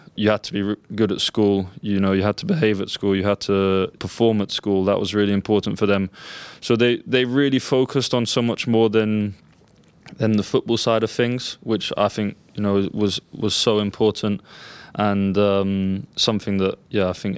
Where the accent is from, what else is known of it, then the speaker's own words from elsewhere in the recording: England, United Kingdom; And then being the English kid, you know, I was the only English kid there.